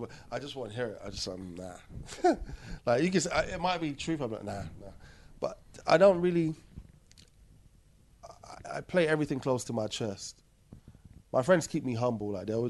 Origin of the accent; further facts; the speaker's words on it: Nigeria; I think being Nigerian and being from a proud group of people, and even being from the Bits, like the Bits is proud.